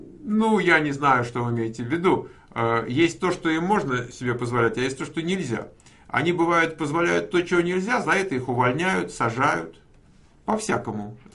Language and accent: Russian; Moscow, Russia; сейчас мне никто не скажет, что я из Москвы. У меня какие-то одесские нотки появились.